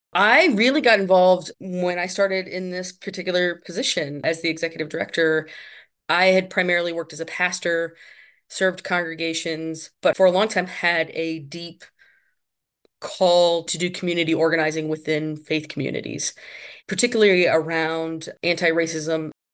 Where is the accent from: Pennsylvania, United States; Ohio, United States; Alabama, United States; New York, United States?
Alabama, United States; I grew up in Alabama, and there was a set of woods behind my house.